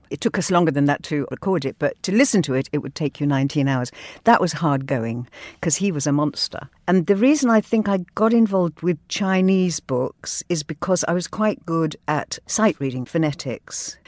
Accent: Cardiff, Wales, United Kingdom; born there; I don't speak Welsh. I was born in Cardiff

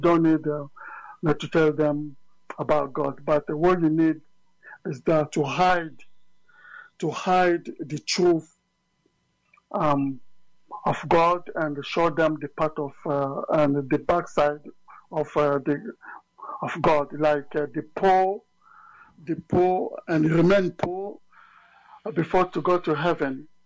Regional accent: DR Congo; English is a second language; now in London, United Kingdom; my background is that I'm from Africa, and the DRC, Congo. And I was born there, and I came to live in London. I came as an asylum seeker.

